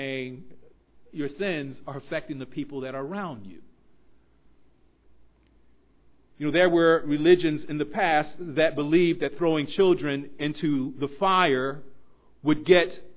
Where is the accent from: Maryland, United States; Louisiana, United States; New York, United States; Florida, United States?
Maryland, United States; Baltimore; I want to just review a few statistics just in, you know, my hometown, Baltimore City.